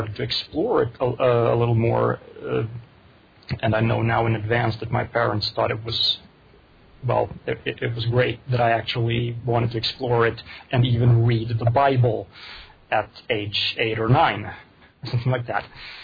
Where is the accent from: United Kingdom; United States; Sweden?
Sweden; I grew up in Sweden, still live there. I grew up in an atheist household, even by Swedish standards.